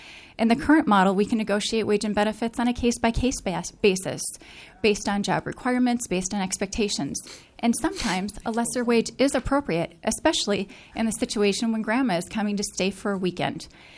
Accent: St. Cloud, Minnesota, United States; from St. Cloud, Minnesota.

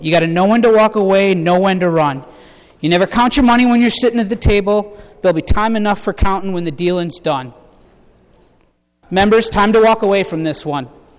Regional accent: Brooklyn Park, Minnesota, United States; even right here in St. Paul, back in my hometown of Brooklyn Park.

